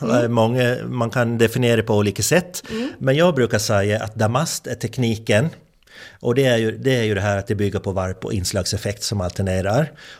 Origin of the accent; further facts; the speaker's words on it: Hemse, Gotland, Sweden; Så var jag hos en man som i Hemse där jag växte upp.